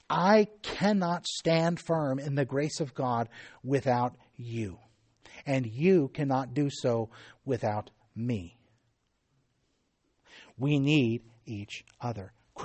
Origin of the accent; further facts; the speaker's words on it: Texas, United States; I come from Texas where if you are driving around out in the country and you don't at least raise your finger to the passing car, you've committed a cardinal offense